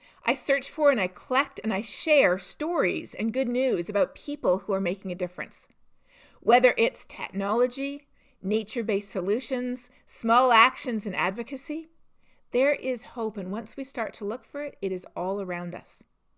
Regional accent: Canada; In my home country of Canada

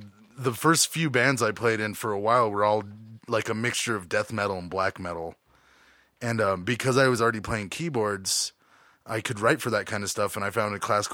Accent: Boulder, Colorado, United States; born there; There's a lot of Tibetan refugees and lamas in Boulder. And I was born in Boulder, and I ended up being around that a lot and learning

